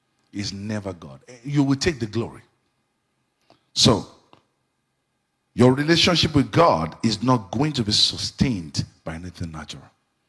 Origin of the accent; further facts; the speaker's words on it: Nigeria; I'm a dual citizen. I'm a Nigerian.